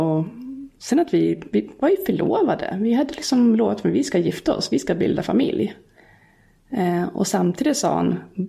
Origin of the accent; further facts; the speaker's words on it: Västerås, Västmanland County, Sweden; now in Stockholm, Sweden; när jag flyttade från Västerås så hade jag kvar mina föräldrar där. Mina barndomsvänner, de som fortfarande hade kontakt med.